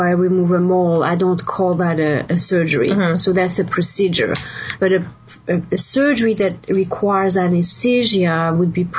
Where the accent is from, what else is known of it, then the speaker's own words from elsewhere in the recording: Geneva, Switzerland; moved away as an adult; now in United States; So I grew up in Geneva, Switzerland, where I went to medical school, and then I did my medical graduate training here in general surgery at NYU and plastic surgery at Cornell.